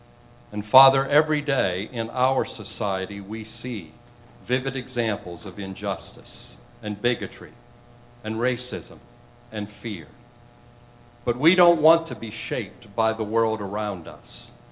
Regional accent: Butler, United States; I was raised a Caucasian in Butler at a time when everybody in Butler was Caucasian.

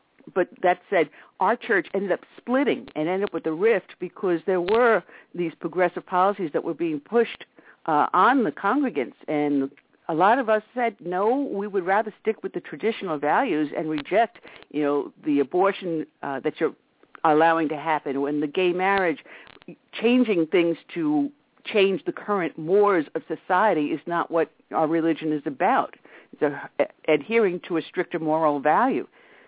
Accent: Northern United States, United States; I guess because I'm a Northerner, I don't think the same way

